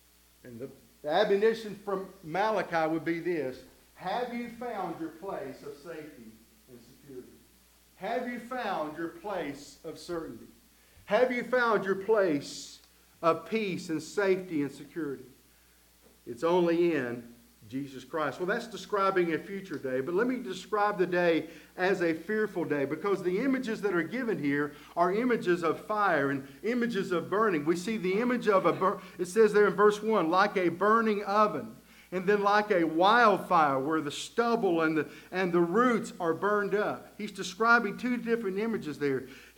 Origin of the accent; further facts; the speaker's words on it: Middle Valley, Tennessee, United States; I was raised up in Middle Valley, up at the top of Colorado Street, where we would have to walk down all the way down to the end of our street to catch the bus.